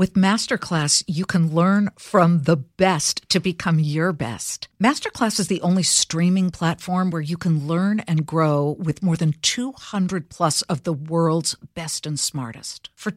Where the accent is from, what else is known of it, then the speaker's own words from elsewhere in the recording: Los Angeles, California, United States; I grew up in Los Angeles where everyone, except me it seemed, wanted to be in it.